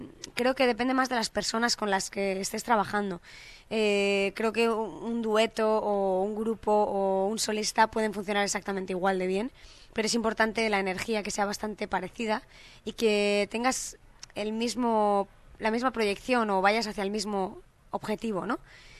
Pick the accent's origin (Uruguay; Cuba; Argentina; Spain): Spain; Madrid, Community of Madrid; yo que soy madrileña